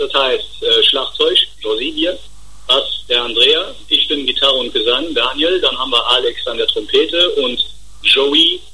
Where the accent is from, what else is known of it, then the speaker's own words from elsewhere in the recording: Luxembourg; German is a second language; Wir sind aus Luxemburg.